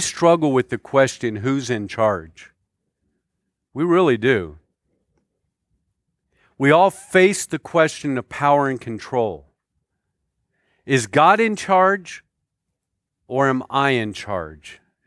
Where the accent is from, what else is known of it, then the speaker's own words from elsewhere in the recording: United States; But I'm an American, right? I'm ruggedly independent.